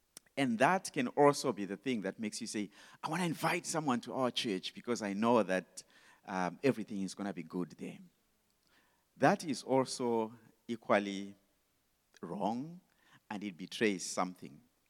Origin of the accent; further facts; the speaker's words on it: Zimbabwe; now in Malawi; We are coming from Malawi. That's where the Lord has called us. But we're originally from Zimbabwe.